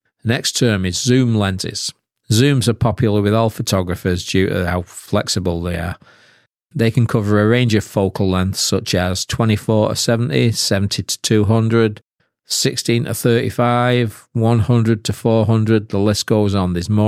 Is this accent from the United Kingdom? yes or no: yes; United Kingdom; I was from Britain